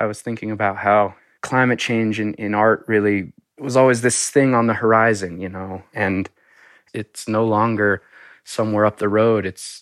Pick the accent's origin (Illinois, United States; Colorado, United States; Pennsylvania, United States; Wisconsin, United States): Colorado, United States; You know, I guess growing up in Colorado and anywhere in the rural West, there's kind of a celebration of the tough individual who can figure it out alone.